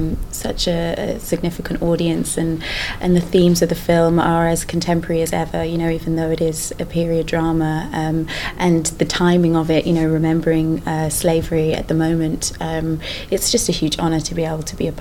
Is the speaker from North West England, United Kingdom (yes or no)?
no; London, United Kingdom; at the time I was growing up, were literally one of only two black families living on the street in South London, where I grew up.